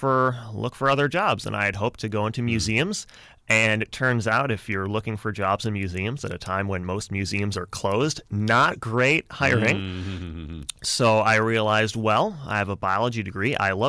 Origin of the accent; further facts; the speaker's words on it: Kenosha, Wisconsin, United States; So I'm from Kenosha. I went to K through 12, all here in Kenosha.